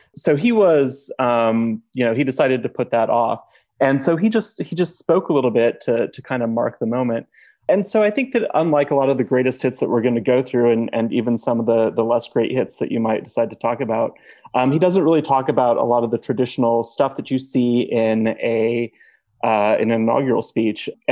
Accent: Wyoming, United States; I worked for my home state senator from Wyoming on a variety of issues for about 10 years.

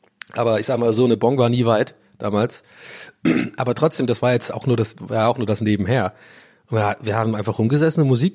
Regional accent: Ireland; so eine Nagene Wodka, sagt man bei uns in Irland. Das ist jetzt sehr spezifisch, das werden echt nur Iren kennen.

